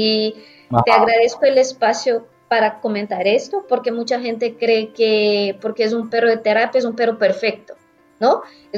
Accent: Brazil; Spanish is a second language; moved away as an adult; now in Panama; creo que por mi acento ya lo saben, yo soy brasileña.

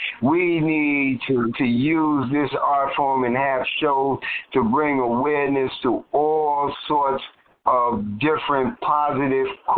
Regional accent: New York City, New York, United States; And I grew up in the East New York section of Brooklyn way back in the days where they were more abandoned buildings than they were actually residential buildings.

